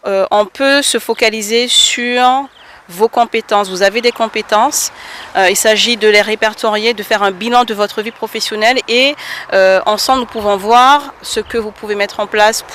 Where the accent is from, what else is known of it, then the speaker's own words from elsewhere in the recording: French Guiana, France; Donc voilà, en tant que guyanaise, je pense beaucoup à eux